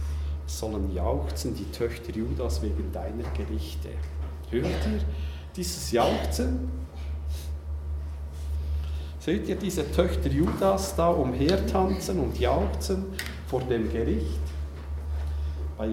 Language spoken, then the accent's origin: German; Switzerland; Wir sind Schweizer, weil wir unter dem gleichen Gesetz leben. Weil wir die Bedingungen erfüllen, die es braucht, um Schweizer zu sein. Weil wir hier geboren sind oder weil wir uns eingebürgert haben